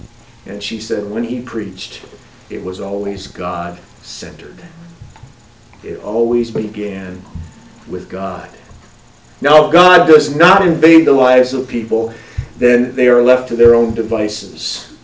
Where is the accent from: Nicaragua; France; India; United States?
United States; Kenosha, Wisconsin; Growing up in Kenosha, Wisconsin, one of the big things that I would do with my younger sister is I would catch a city bus and go downtown.